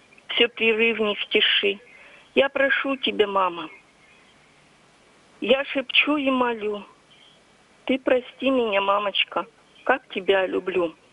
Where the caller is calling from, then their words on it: Kamensk-Uralsky, Sverdlovsk Oblast, Russia; Я звоню вам из Каменска-Уральского.